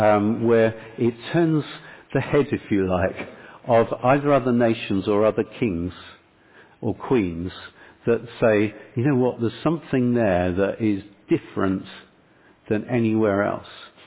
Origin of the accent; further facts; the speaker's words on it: United Kingdom; And so as a British citizen, that's actually my secondary citizenship.